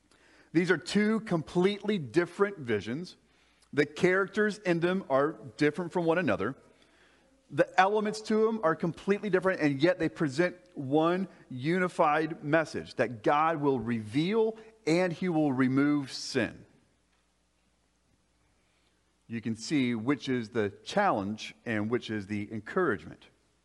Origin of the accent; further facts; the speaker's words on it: Florida, United States; or if you're like me and you had the privilege of growing up in Florida, getting to lay on the beach in the airplane flying